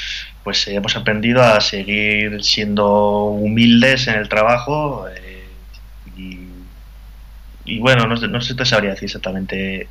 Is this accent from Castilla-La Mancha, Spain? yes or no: no; Navarre, Spain; Que es de donde soy. No sé, es como que no pintaba nada en una playa siendo de Navarra, que no hay playa